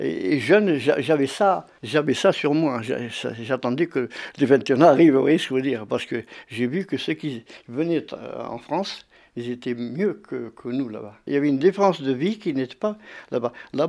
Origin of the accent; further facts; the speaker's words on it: Algeria; moved away as an adult; D'abord, avant de venir, j'ai très souffert en Algérie, d'abord à l'école.